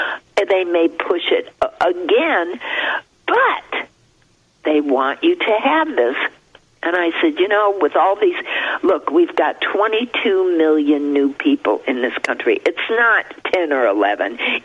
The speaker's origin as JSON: {"language": "English", "town": "Evanston", "region": "Illinois", "country": "United States", "tie": "born there", "said": "You can see I was born in Evanston, Illinois. That's on my birth certificate."}